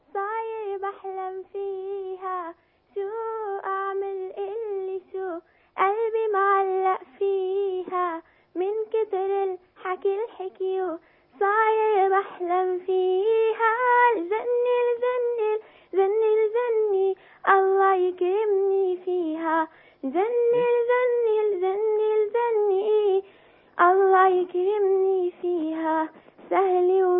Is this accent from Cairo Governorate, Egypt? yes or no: yes; Cairo, Cairo Governorate, Egypt; من القاهرة.